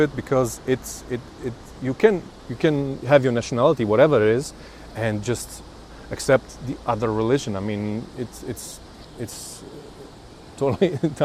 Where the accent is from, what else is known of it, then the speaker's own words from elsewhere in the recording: Bijeljina, Republika Srpska, Bosnia & Herzegovina; English is a second language; For example, in my hometown, we had like six, Bielina, I was born in Bielina.